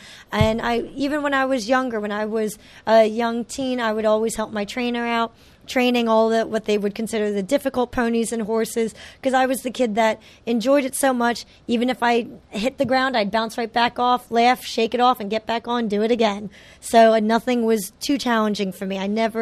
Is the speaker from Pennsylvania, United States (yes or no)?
yes; Pennsylvania, United States; I grew up in Bucks County. I rode at a variety of farms in Bucks County for a variety of different people. And that's where my family is, which is why I did move back to Bucks County as well.